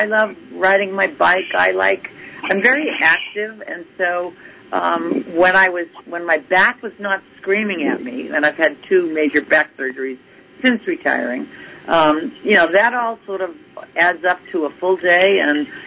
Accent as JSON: {"language": "English", "region": "Massachusetts", "country": "United States", "tie": "born or raised there", "said": "Yes. I don't have a Boston accent"}